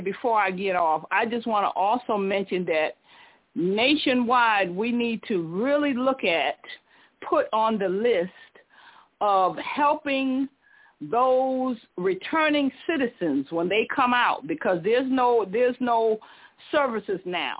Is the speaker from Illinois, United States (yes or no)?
no; Connecticut, United States; now in Atlanta, United States; And I'm from Connecticut originally, but I've been in the Atlanta metro. I transitioned and moved here to Atlanta area since 1990.